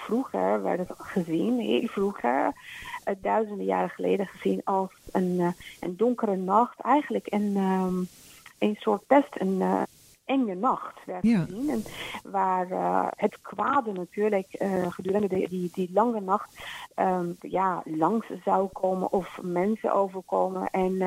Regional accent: Iran; moved away; ik kan me herinneren als kind in Iran.

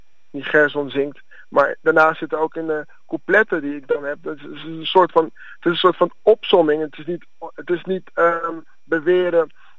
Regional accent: Amsterdam, North Holland, Netherlands; born there; Ik kom uit Ghana. Ik ben wel in Amsterdam geboren, maar mijn ouders komen uit Ghana.

